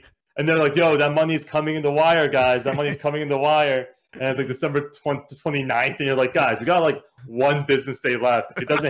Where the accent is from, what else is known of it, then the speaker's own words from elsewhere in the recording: Los Angeles, California, United States; My background, I'm the son of immigrants, born and raised in Los Angeles, went to public school my entire life before getting a real good chance to go to the university out east.